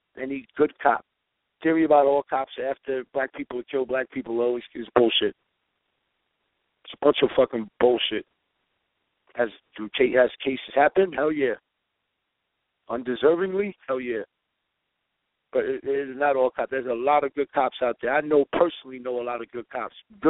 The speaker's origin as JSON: {"language": "English", "region": "New York", "country": "United States", "said": "I'm from New York and I'm saying it. I don't give a fuck what you said about my city."}